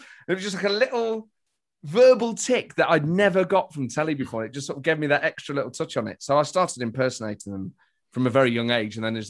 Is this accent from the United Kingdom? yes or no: yes; Nottingham, East Midlands, United Kingdom; growing up in Nottingham.